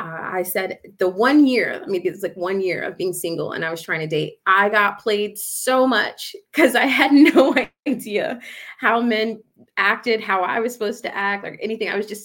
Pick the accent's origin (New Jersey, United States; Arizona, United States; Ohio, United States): New Jersey, United States; Newark; I'm from Newark, New Jersey. I was born there. So I've seen the real world, you know, like in terms of how like Black neighborhoods.